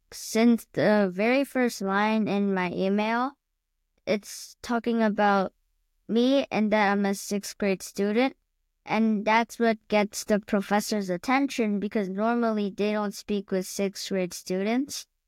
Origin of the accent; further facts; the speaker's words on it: New York City, New York, United States; and I'm from New York City.